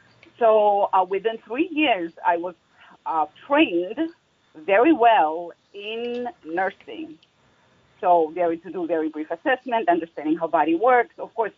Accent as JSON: {"language": "English", "country": "Russia", "said": "I come from Russia"}